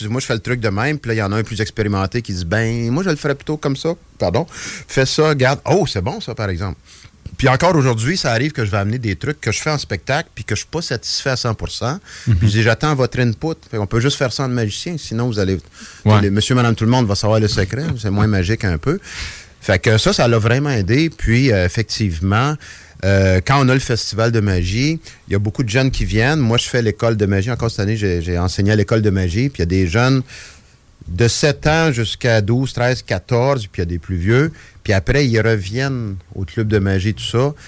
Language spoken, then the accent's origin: French; Trois-Rivières, Quebec, Canada; Puis moi, je suis natif de Trois-Rivières. Puis à Trois-Rivières, il n'y avait aucun autre magicien.